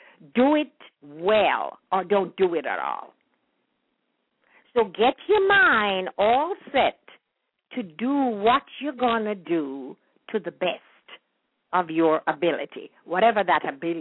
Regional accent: Kingston, Saint Andrew, Jamaica; born there; Not really, but I was born in Kingston, actually, in St. Andrew. St. Andrew.

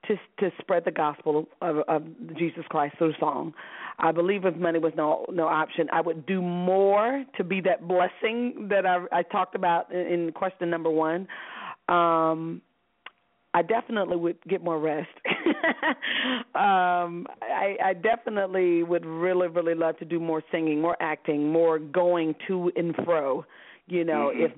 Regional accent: Alabama, United States; also born or lived in Detroit; I was born in Detroit, in Motown. I mean, literally streets from Motown, and but raised in L.A., Laura, right. Alabama. After I was born, my dad moved us back to Alabama, where the family was, his mom and my mom's mom.

